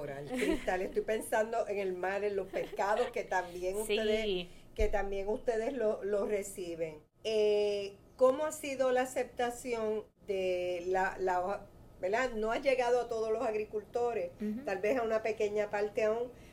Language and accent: Spanish; Utuado, Puerto Rico; yo soy de Utuado, yo soy natural de Utuado, uh-huh. Estoy en Utuado